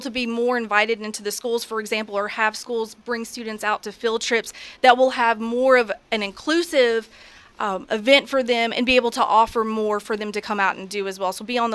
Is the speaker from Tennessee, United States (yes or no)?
yes; Tennessee, United States; So I come originally from Tennessee